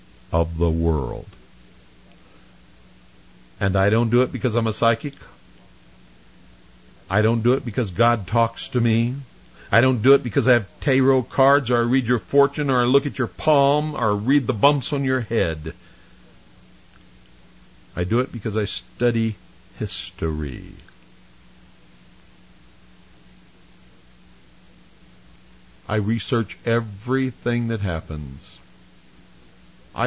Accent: United States; I'm an American, and I have the freedom of speech.

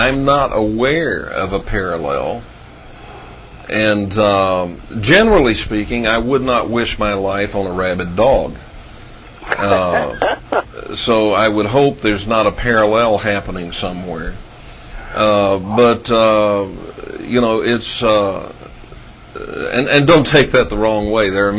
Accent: Dallas, Texas, United States; I grew up in South Dallas, all right? So I know about it.

